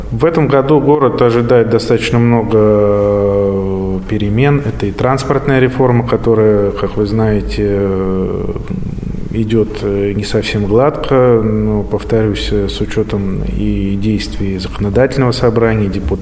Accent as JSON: {"language": "Russian", "region": "Saint Petersburg", "country": "Russia", "said": "все мы петербуржцы, ленинградцы, и задача у нас общая одна, потому что это наш один большой любимый город."}